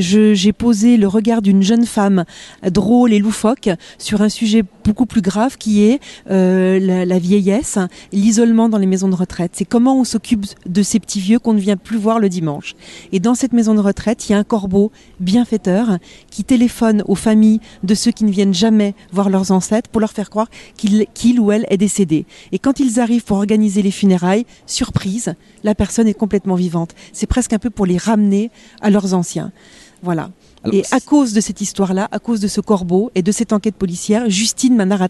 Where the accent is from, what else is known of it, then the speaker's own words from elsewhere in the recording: Gueugnon, Bourgogne-Franche-Comté, France; Moi, j'ai grandi en Bourgogne à Guignon